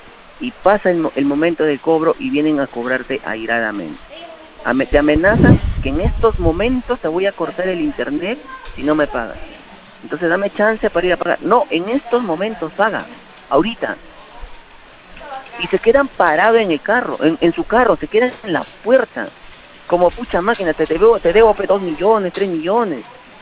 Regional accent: Carabayllo, Lima, Peru; Yo soy de Carabay.

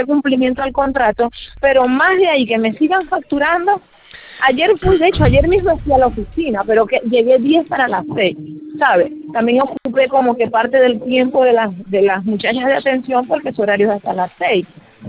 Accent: Venezuela; now in Peru; Yo soy venezolana radicada acá en el Perú

